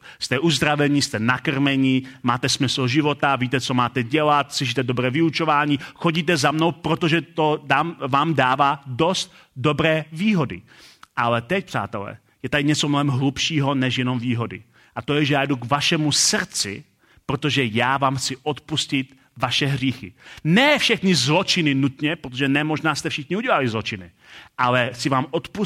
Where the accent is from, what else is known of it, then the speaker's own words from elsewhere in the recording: Hradec Králové, Hradec Králové Region, Czechia; Já říkal, já jsem z Hradce Králové